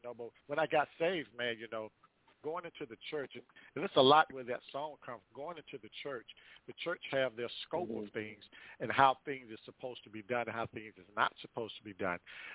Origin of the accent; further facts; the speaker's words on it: Fort Pierce, Florida, United States; man. I'm born and raised in Fort Pierce, Florida, down here in the Sunshine State